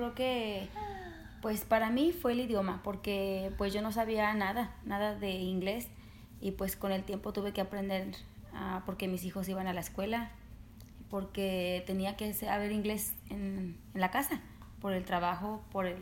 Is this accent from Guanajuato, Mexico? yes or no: yes; León, Guanajuato, Mexico; now in United States; Somos de León, Guanajuato, México, y mi experiencia ahorita en Estados Unidos pues es buena, porque ya mi inglés es un poco mejor.